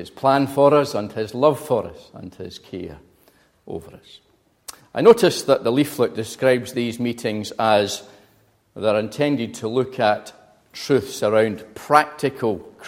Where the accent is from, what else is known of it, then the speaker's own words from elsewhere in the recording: Scotland, United Kingdom; accent: Glaswegian; you already are used to a Glaswegian accent.